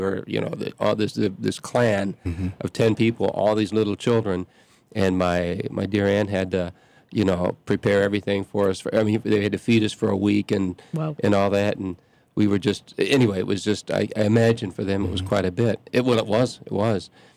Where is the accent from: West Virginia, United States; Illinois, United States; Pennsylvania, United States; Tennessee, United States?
Illinois, United States; Chicago; accent: Chicago; Do you think I talk Chicago?